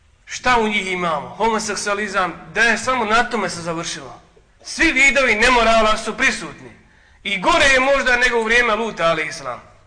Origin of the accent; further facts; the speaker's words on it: Bosnia & Herzegovina; Ista situacija kod nas u Bosni.